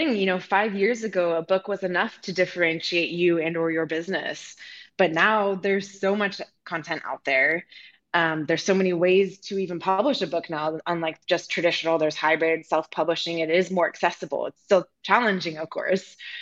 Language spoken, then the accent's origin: English; California, United States; now in Columbia, United States; So I am currently dialing and sitting in from Columbia, South Carolina, although I am not from here originally. I'm actually from Californ